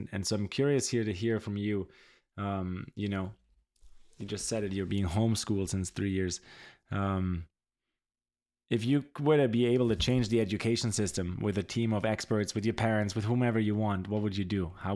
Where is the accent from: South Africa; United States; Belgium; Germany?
Germany; learned Spanish and learned to speak Portuguese and English and, you know, deep dive into another culture, very contrary to the culture I grew up in Germany.